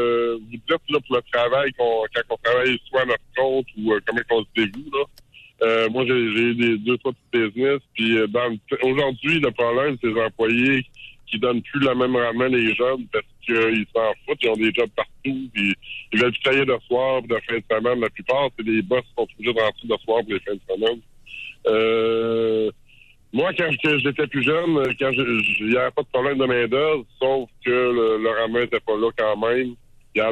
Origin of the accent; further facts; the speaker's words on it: Trois-Rivières, Quebec, Canada; Je viens de Trois-Rivières, je vous connais un peu.